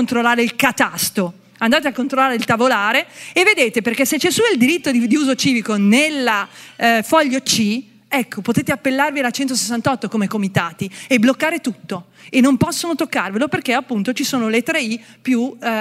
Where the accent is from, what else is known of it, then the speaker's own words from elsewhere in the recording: Monza, Lombardy, Italy; dico noi di Milano perché io sono di Monza, quindi sono di pianura, quindi occhio.